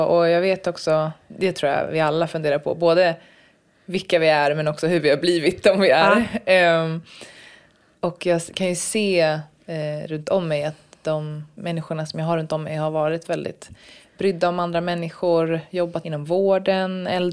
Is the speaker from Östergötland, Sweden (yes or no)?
yes; Norrköping, Östergötland, Sweden; also born or lived in Kolmården; jag föddes utanför Kolmården och flyttade en del när jag var liten, men mycket av släkt och sådär är Norrköping.